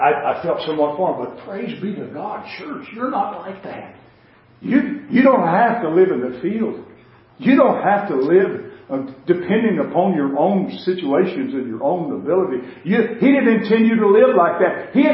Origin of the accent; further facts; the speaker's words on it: Dallas, Texas, United States; also born or lived in Greenville, Texas; I'm a city boy. I was raised in Greenville, Texas. Moved, and the only reason was there because that's where Mom's doc was, and then so on and so forth. And we lived in Dallas, raised in East Dallas.